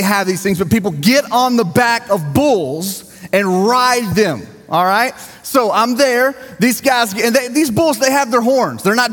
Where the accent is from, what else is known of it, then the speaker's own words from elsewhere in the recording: Levesque, Arkansas, United States; I am originally from the Arkansas Delta, okay, small towns. I lived on a farm in a little community called Levesque, which is about 15 minutes to the east of Wynn, Arkansas on 64 Highway.